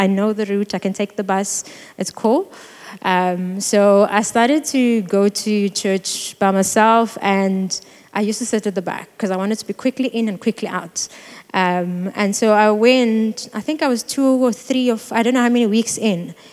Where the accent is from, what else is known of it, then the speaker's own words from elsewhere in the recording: East London, Eastern Cape, South Africa; So I'm from East London, and I'd come to Cape Town first year.